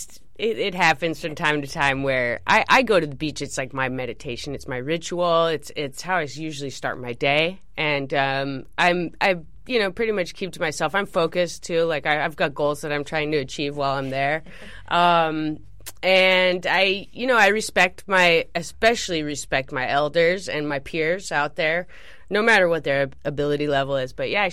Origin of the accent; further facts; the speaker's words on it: Dana Point, California, United States; I grew up down south in Dana Point, South Orange County, and it's a total beach town.